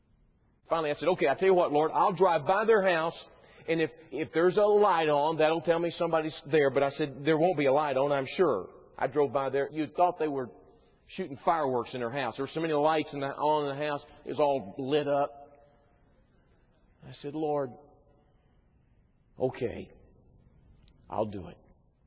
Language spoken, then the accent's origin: English; Texas, United States; And one day I was driving around my little town that I grew up in Texas, and I drove up to a stoplight.